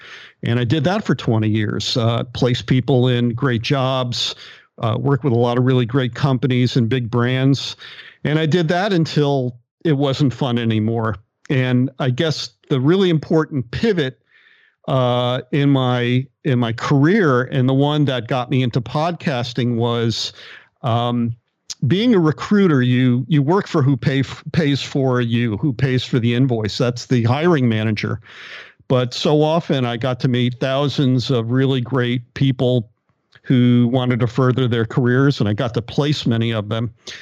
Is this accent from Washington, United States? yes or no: no; New Haven, Connecticut, United States; Well, because I grew up in New Haven, Connecticut with New Haven style pizza